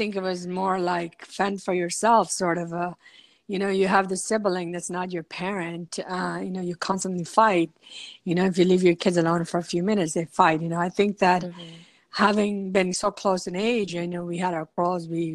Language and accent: English; Concord, California, United States; also born or lived in Paktia, Afghanistan; So I came to California, grew up in Concord, California, you know, went to school locally. From the age 6 till about age 14, I grew up with my 4 siblings and myself and with my father